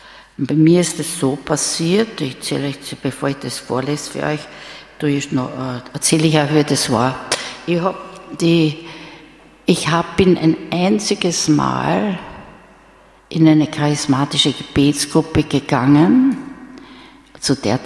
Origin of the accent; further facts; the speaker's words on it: Vienna, Austria; ich bin eine richtige Wienerin, bei uns ist so aus Hausmusik gemacht worden, ja.